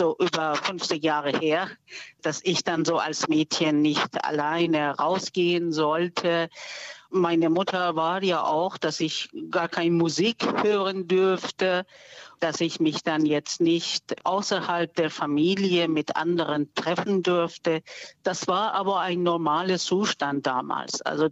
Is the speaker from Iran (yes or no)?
yes; Iran; German is a second language; now in Germany; weil ich ja auch als Iranerin aus dem Iran kam